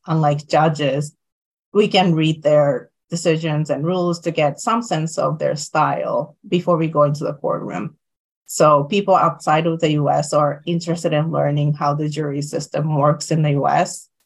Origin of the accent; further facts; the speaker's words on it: Japan; first language Japanese; English is a second language; As I'm originally from Japan and Japanese is my native language